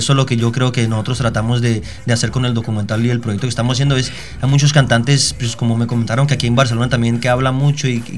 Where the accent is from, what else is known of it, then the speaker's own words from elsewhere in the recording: Colombia; Yo soy de Colombia.